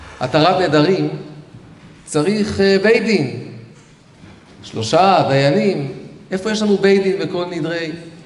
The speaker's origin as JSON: {"language": "Hebrew", "town": "Tel Aviv", "region": "Tel Aviv District", "country": "Israel", "tie": "born or raised there", "said": "הייתי נער בתל אביב, שם גדלתי, באותו בית כנסת עם הרב לאו"}